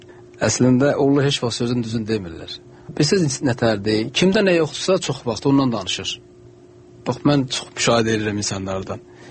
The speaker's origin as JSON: {"language": "Azerbaijani", "town": "Aghdam", "region": "Aghdam District", "country": "Azerbaijan", "tie": "born there", "said": "çox sadə bir ailədə mən doğulmuşam. Biz 9 uşaq olmuşuq. Ağdamda doğulmuşam mən."}